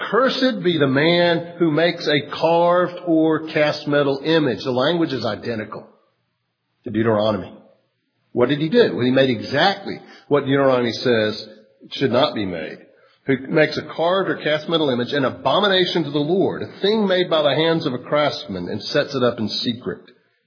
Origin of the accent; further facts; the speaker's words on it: Hattiesburg, Mississippi, United States; He was pastor of Woodland Presbyterian Church in Hattiesburg, another PCA church in my hometown, not the one I grew up in, but another church there, actually started by my church